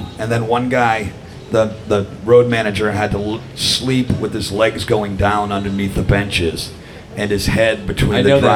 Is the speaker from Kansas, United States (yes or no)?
no; Boston, Massachusetts, United States; also born or lived in Norwood; play Fenway Park as a kid growing up in Norwood and Boston and all the neighborhoods. I lived two blocks that way on Queensbury Street for the longest time when I was a kid